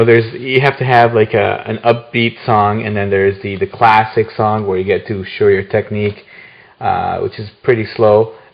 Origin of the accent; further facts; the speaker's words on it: Egypt; You know, since I'm, you know, I was born and raised in Egypt, so my terminology would be more Egyptian.